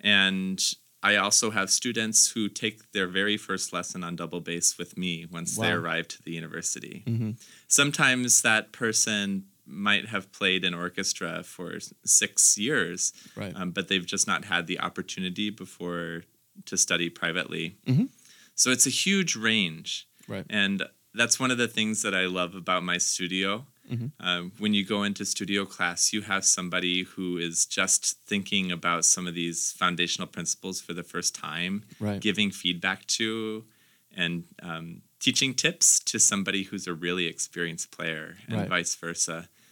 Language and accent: English; Davenport, Iowa, United States; also born or lived in Rock Island; It pays homage to where I'm from here in the Quad Cities. I was born in Rock Island and went home to Davenport.